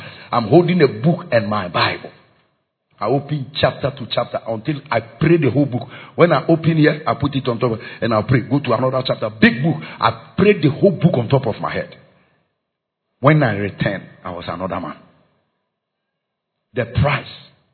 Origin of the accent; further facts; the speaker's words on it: Ghana; I said, no, when I came from Ghana.